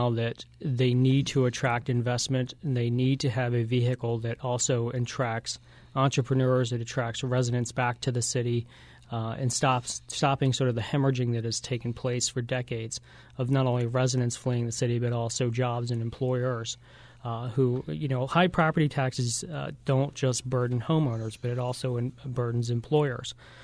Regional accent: Baltimore, Maryland, United States; growing up in Baltimore City

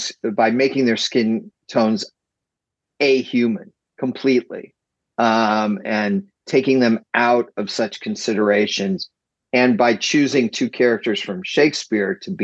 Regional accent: Woodland Hills, California, United States; But I grew up on Queen Florence Lane in Woodland Hills, California.

